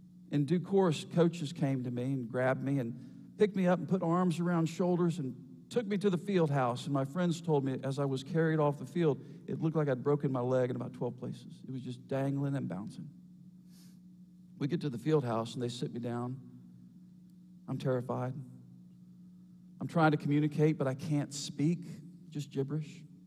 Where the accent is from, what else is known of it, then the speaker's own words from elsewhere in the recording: United States; And I'm an American, and I'm telling you, there's 50 states.